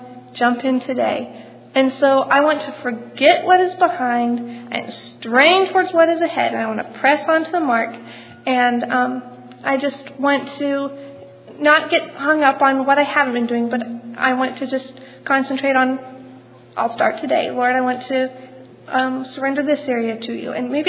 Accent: Fremont, Iowa, United States; I'm from Fremont, Iowa.

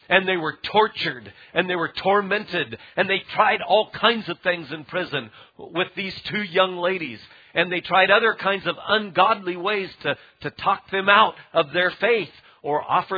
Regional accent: California, United States; I grew up in California

